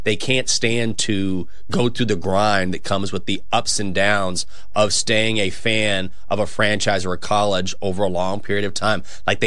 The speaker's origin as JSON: {"language": "English", "region": "Texas", "country": "United States", "tie": "born or raised there", "moved": "as an adult", "said": "I grew up in Texas, and I didn't move here until I was 30."}